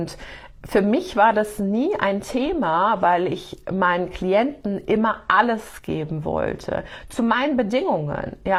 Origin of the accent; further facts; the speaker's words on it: North Rhine-Westphalia, Germany; bei uns im Ruhrpott und im Rheinland ist das ganz normal